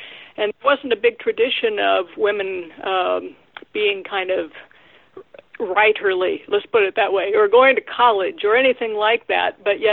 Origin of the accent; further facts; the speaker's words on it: Ohio, United States; now in South Dakota, United States; I grew up in Northwest Ohio near Mount Blanchard. If anybody's ever heard of that, they win a free book. Now I live in South Dakota.